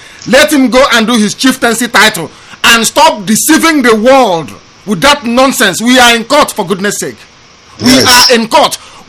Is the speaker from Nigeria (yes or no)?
yes; Nigeria; I come from Ali Igbo. I was born and raised and bred in the village.